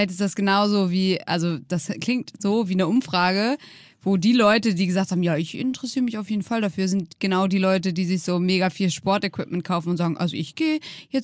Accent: Drage, Schleswig-Holstein, Germany; Ich komme aus Drage. Ah. Drage, Schleswig-Holstein, 250 Einwohner, genau hinter Wacken

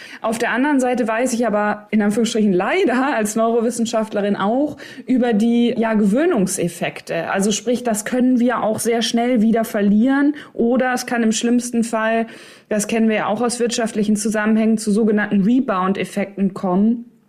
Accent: North Rhine-Westphalia, Germany; Ich komme ja aus Ostwestfalen, Lippe, also OWL.

